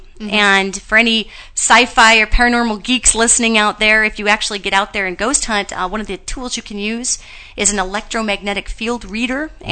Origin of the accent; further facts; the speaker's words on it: Montana, United States; moved away as an adult; now in Los Angeles, United States; 6 years, which I have not lost a lot of my Montana vernacular.